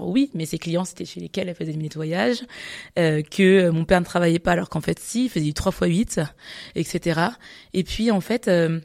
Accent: Strasbourg, Grand Est, France; on a grandi à Strasbourg, je viendrai dessus après

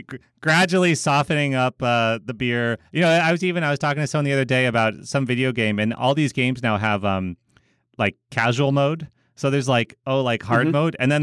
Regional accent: Vermont, United States; so I'm from Vermont.

